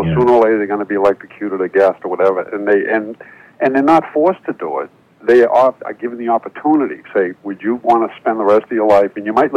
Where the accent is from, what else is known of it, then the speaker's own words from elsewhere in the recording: Boston, Massachusetts, United States; Years ago when I was a kid, you know, I grew up in Boston.